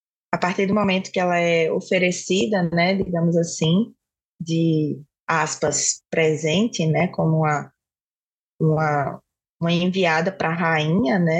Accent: João Pessoa, Paraíba, Brazil; accent: Northeastern Brazilian; pelo meu sotaque, eu sou aqui do Nordeste, eu falo de João Pessoa, Paraíba, e sou apaixonada aqui pelo meu país Nordeste

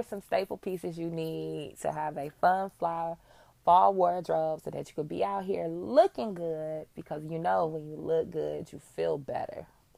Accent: Michigan, United States; And I'm from Michigan, so fall, you know, it was always back to school.

